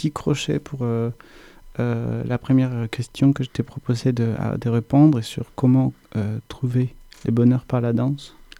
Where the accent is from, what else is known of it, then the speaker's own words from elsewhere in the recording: Colombia; je viens de la Colombie. En Colombie, il y a aussi des danses aussi traditionnelles